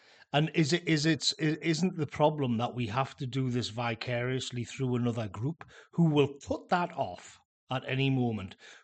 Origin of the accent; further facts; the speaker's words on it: United Kingdom; I just don't see why this should affect us in Britain. I don't see how our interests as British people are somehow magically connected to the Middle East